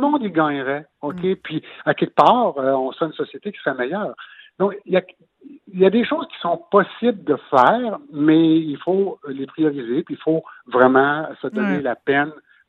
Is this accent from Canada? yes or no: yes; Quebec, Canada; now in Québec, Canada; Moi, je viens du Saguenay originalement, puis je ne retournerai pas au Saguenay.